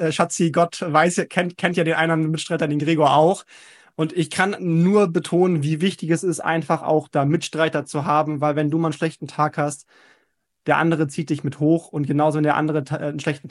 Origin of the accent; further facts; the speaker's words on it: Hamburg, Germany; ich bin ja Hamburger, sitze in Hamburg